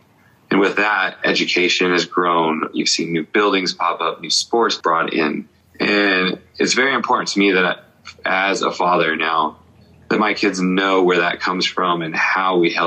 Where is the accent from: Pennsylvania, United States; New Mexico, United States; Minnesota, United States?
New Mexico, United States; the biggest thing I've seen growing up in New Mexico is not only are we growing our businesses, but we're helping grow communities.